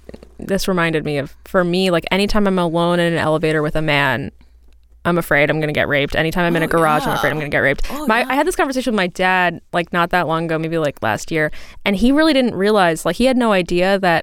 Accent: New York City, New York, United States; I'm from New York. My whole family lives in New York City

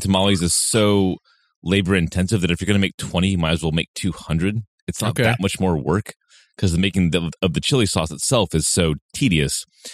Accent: Santa Barbara, California, United States; So every year for decades in my family, we would have a tamale party. My hometown is Santa Barbara.

